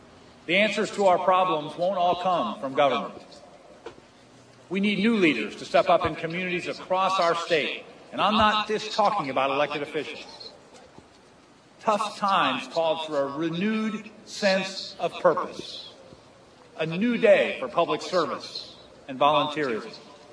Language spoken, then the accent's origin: English; DeSoto, Missouri, United States; I grew up in DeSoto, Missouri.